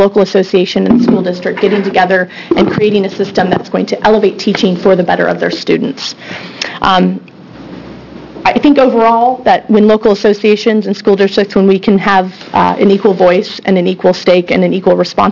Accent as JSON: {"language": "English", "town": "Springfield", "region": "Oregon", "country": "United States", "said": "I'm a teacher from Springfield"}